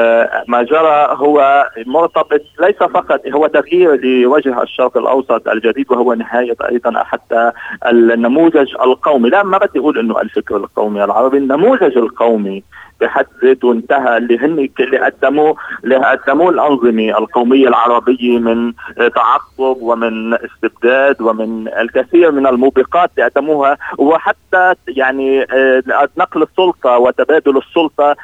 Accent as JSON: {"language": "Arabic", "country": "Lebanon", "said": "كلنا كلبنانيين"}